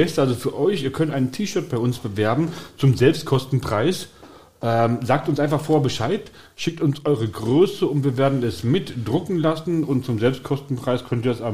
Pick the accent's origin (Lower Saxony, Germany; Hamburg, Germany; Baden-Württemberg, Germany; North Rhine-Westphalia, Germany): Baden-Württemberg, Germany; Neudenau; Ich komme aus Neudenau.